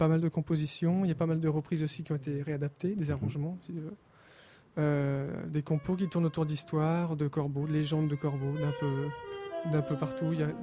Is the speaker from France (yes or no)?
yes; Romans-sur-Isère, Auvergne-Rhône-Alpes, France; Eh bien, moi, je viens de pas très très loin. Je suis né à Romans-sur-Isère, tu vois.